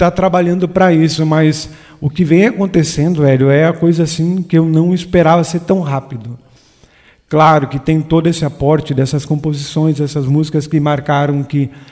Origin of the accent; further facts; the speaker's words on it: Tucunduva, Rio Grande do Sul, Brazil; born there; Tucunduva, Rio Grande do Sul. Sou nascido em Tucunduva e vim para Cunha Porã, iniciei meus trabalhos na música em Cunha Porã. Fiquei um ano em Cunha Porã.